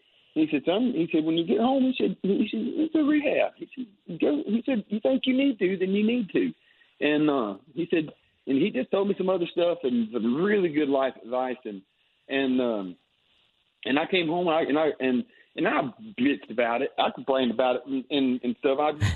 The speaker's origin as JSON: {"language": "English", "region": "Mississippi", "country": "United States", "said": "So after Hurricane Katrina, you know, I'm from South Mississippi."}